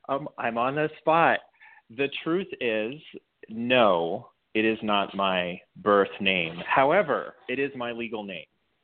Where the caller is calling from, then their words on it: Manhattan, New York, United States; I'm calling from Manhattan, actually uptown Manhattan, which is where I live.